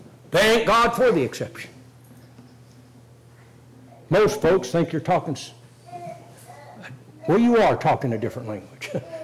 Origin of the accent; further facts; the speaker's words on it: United States; I'm an American.